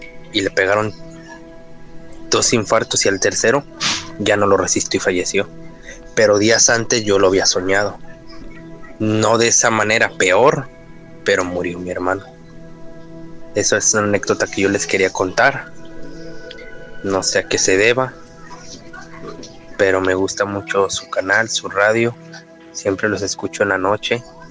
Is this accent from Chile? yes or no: no; Guadalajara, Jalisco, Mexico; now in Tijuana, Mexico; de la Primavera, Jalisco. Soy nativo de Jalisco, de Guadalajara, Jalisco. Soy nativo del bosque de la Primavera, pero ya tengo, voy para 9 años residiendo aquí en Tijuana.